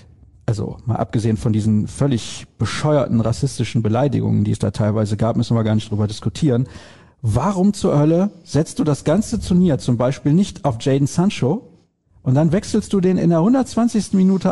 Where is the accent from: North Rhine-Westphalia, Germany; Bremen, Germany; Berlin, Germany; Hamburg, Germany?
North Rhine-Westphalia, Germany; Solingen; Die Hörer wissen das ja, ich komme aus Solingen.